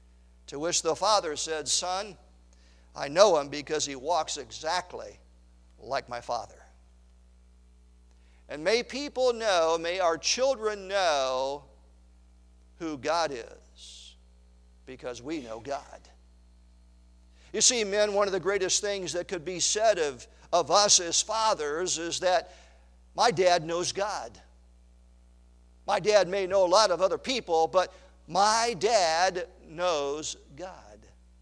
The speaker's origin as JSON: {"language": "English", "town": "Long Island", "region": "New York", "country": "United States", "tie": "born there", "said": "But I was born in Long Island, New York."}